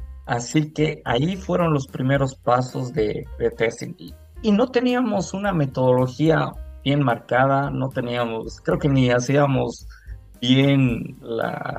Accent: La Paz, Bolivia; salí de la Universidad Católica Boliviana, sede de La Paz, yo soy de La Paz.

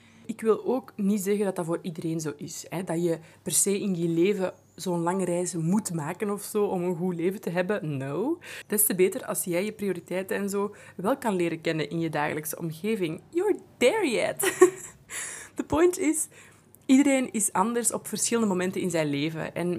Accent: Belgium; het prachtige paspoort dat wij als Belgen hebben

